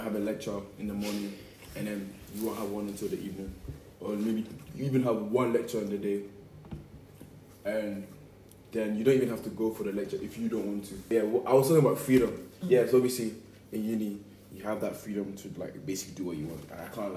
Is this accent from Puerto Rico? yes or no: no; Switzerland; for me it was high school, by the way. I came from Switzerland.